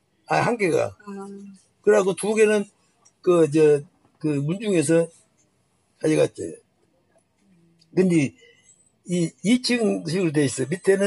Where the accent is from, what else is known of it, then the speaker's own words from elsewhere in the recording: South Korea; 나는 여기서 태어났고 여기서 78년 동안 산 게